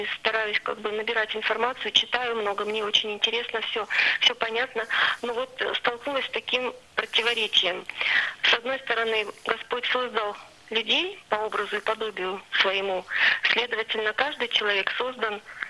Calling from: Rostov-on-Don, Rostov Oblast, Russia; я звоню из Ростова-на-Дону.

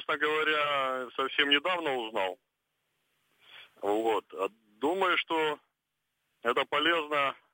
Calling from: Kirov, Kirov Oblast, Russia; я звоню вам из Кирова.

